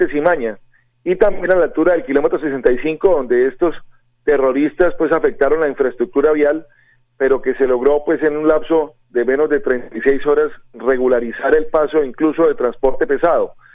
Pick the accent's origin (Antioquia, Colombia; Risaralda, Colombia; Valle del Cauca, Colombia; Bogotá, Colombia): Bogotá, Colombia; Bogota; Yo soy cachaco, soy bogotano